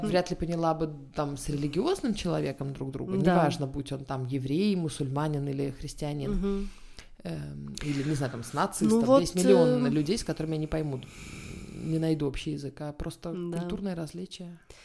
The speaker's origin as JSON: {"language": "Russian", "country": "Israel", "tie": "born or raised there", "said": "Потому что я росла в Израиле"}